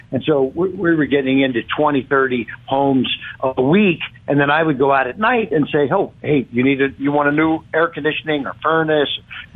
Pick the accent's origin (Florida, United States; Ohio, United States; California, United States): Ohio, United States; Cincinnati; moved away as an adult; I grew up in Cincinnati, lived there for the first 28 years of my life.